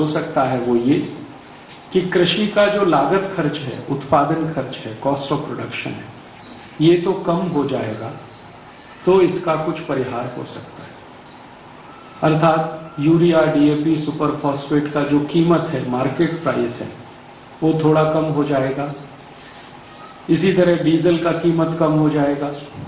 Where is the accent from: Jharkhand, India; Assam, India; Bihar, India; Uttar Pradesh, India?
Uttar Pradesh, India; Aligarh; मेरा जिला उत्तर प्रदेश में अलीगढ़